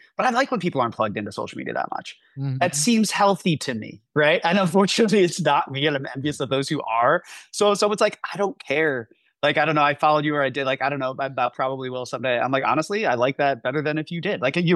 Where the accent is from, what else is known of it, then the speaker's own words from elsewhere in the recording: the South, United States; like, I grew up in the South.